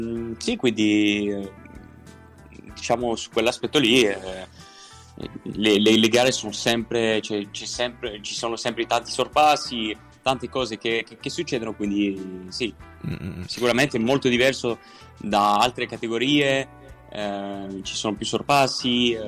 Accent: Geneva, Switzerland; è vero che sono svizzero, sono nato e cresciuto a Ginevra, però i miei genitori sono italiani

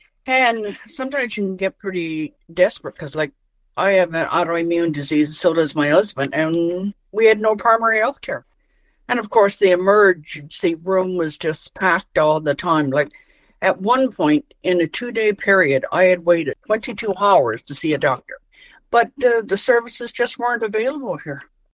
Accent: Newfoundland and Labrador, Canada; And I told her I was from Newfoundland.

